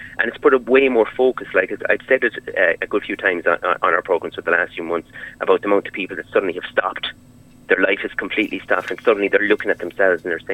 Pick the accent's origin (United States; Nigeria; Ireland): Ireland; Carrigtwohill, Munster; You know, I'm from Carrigtwohill. There's no pubs at all open at the moment